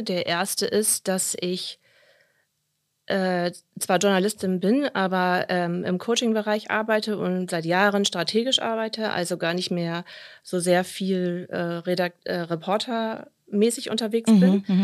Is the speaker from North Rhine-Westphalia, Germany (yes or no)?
no; Lower Saxony, Germany; now in Osnabrück, Germany; Und es war mir eigentlich zu nah an meiner Heimat, im Emsland.